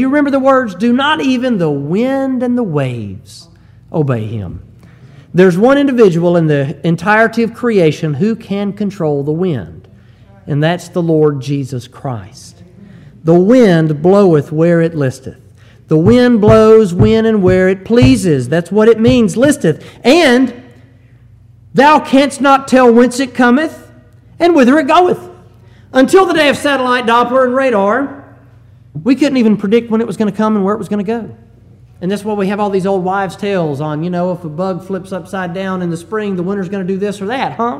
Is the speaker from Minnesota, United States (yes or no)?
no; Huntsville, Alabama, United States; I'm from Huntsville, and it's the home of NASA, and they designed the Saturn V that put man on the moon